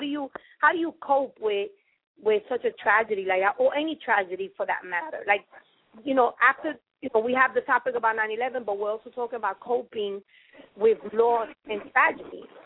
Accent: New York City, New York, United States; It definitely changed my feeling about New York. I'm not going to lie. You know, ever since that happened, I really wanted to get out of New York. And I'm a New Yorker.

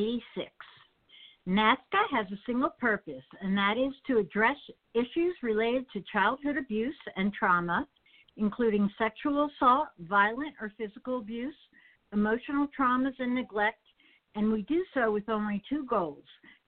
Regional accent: New Jersey, United States; from New Jersey, an advocate, counselor, and life coach

